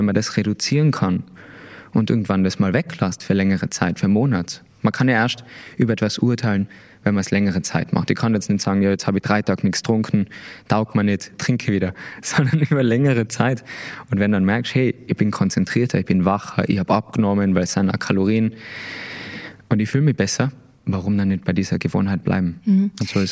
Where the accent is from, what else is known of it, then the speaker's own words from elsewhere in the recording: Tyrol, Austria; natürlich als Tiroler